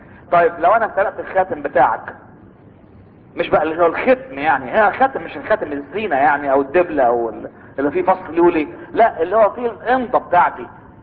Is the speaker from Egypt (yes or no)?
yes; Egypt; ختم النسر اللي بيخلي الورق عندنا في مصر له قوة يعني نفاذة